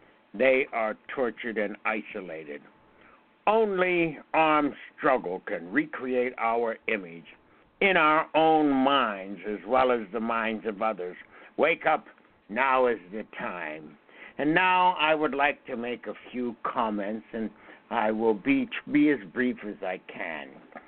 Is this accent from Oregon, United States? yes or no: no; Pennsylvania, United States; Now, I came from Western Pennsylvania. I was born there in 1934.